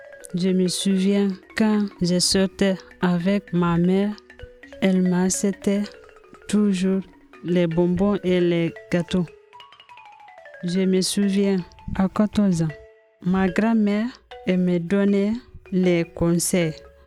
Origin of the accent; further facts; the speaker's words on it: Guinea; je suis guinéen.